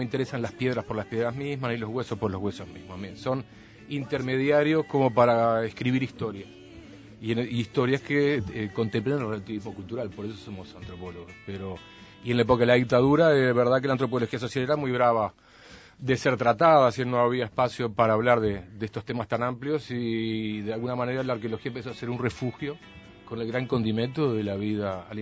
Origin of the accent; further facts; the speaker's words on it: Tacuarembó, Uruguay; yo soy de Tacuarembó